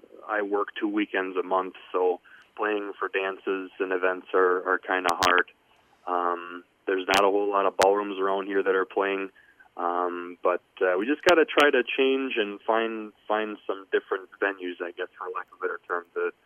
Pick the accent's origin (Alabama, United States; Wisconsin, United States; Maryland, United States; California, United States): Wisconsin, United States; Merrill; Sure. So I was born and raised right here in Merrill, Wisconsin, 28 years ago on Wednesday.